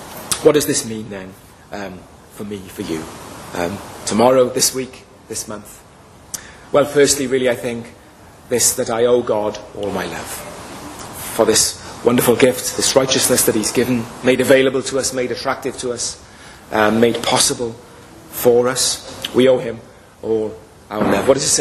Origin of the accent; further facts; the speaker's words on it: Wales, United Kingdom; born there; I'm not even English. I didn't even qualify to play for them. I was born in Wales, and my parents are Welsh. I haven't spent any time living in England